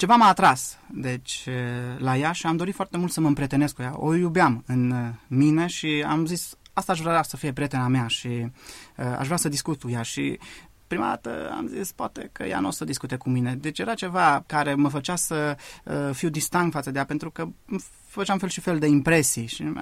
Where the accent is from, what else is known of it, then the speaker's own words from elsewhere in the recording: Alești, Bihor County, Romania; born there; M-am născut în Bihor, în Alești, am venit în Arad la școală